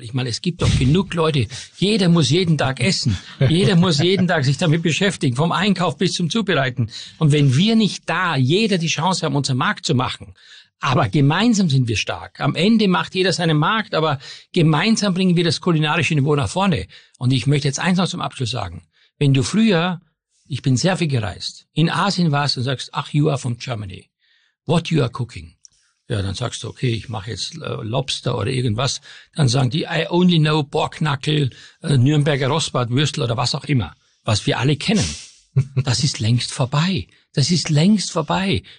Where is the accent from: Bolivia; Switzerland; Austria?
Austria; Styria; Ich habe das miterlebt in meinem Heimatland Steiermark.